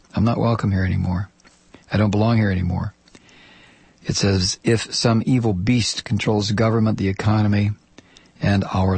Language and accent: English; United States; born there; I feel this is not the nation into which I was born. I was born in America